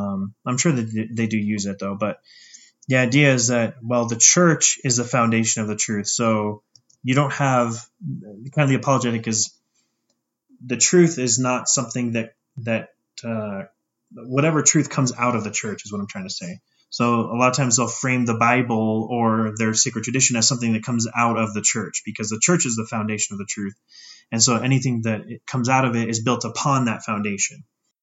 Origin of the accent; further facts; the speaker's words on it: Utah, United States; And maybe it's just because we grew up in Utah.